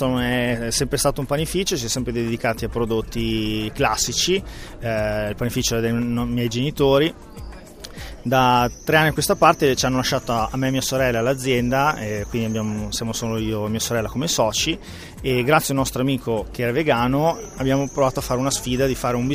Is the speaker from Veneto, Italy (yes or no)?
no; Voghera, Lombardy, Italy; Anche noi che siamo di Voghera, che è una piccola città, una piccola realtà